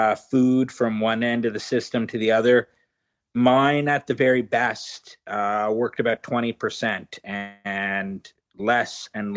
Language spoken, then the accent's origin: English; Ottawa, Ontario, Canada; I'm originally from Ottawa, but I'm currently in Toronto right now to stay close to the transplant center and the transplant doctors.